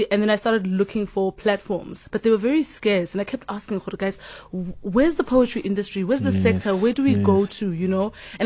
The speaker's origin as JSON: {"language": "English", "country": "South Africa", "said": "I am a South African writer"}